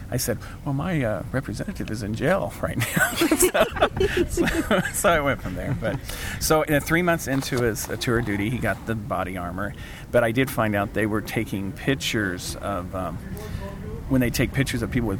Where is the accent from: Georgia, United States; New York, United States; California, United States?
California, United States; that since I'm from California, I need to contact the people over there.